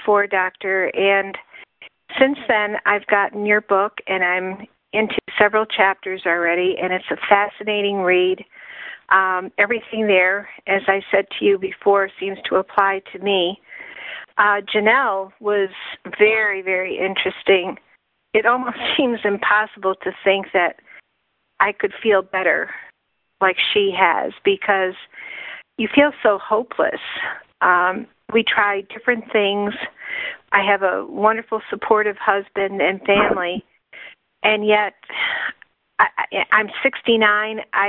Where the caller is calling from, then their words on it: Pennsylvania, United States; I'm from Pennsylvania.